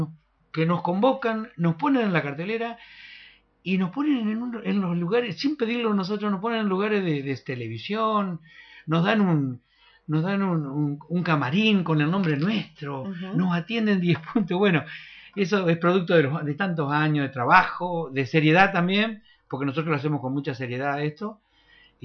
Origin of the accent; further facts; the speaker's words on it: Diamante, Entre Ríos, Argentina; Vengo de Diamante.